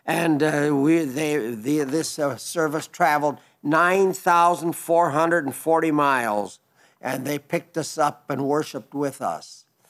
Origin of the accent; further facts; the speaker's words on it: Switzerland; now in Colorado Springs, United States; I was born and raised in Switzerland. I still have a sister living there.